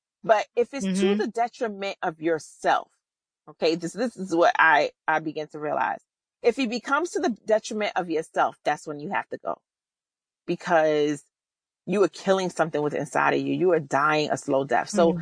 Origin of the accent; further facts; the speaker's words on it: New York City, New York, United States; Cause look, I'm from New York City and I'm scared of heights, you know